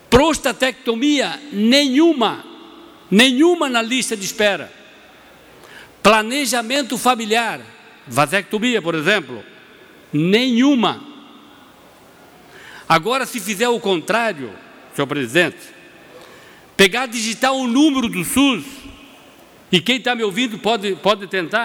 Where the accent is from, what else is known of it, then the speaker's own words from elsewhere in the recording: Brusque, Santa Catarina, Brazil; A minha cidade natal é Brusque, Botuverá, Brusque.